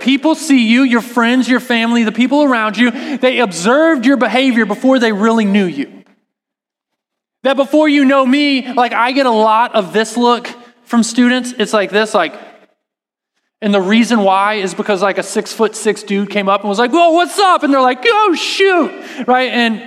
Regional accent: Texas, United States; I grew up in Texas, like I said last week, and so we listen to a lot of country music.

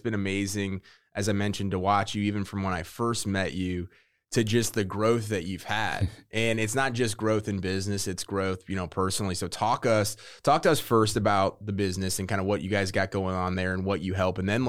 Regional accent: St. Louis, Missouri, United States; even though we're from St. Louis, we didn't know each other

